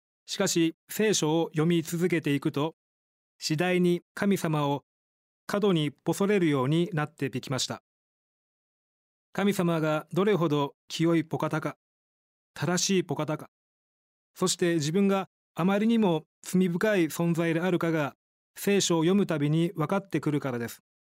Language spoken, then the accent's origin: Japanese; Shijonawate, Osaka, Japan; 私は大阪府の四條畷市で生まれ育ちました。両親は熱心なクリスチャンでしたので、私は生まれた時から親に連れられてキリスト教会に通ってみました。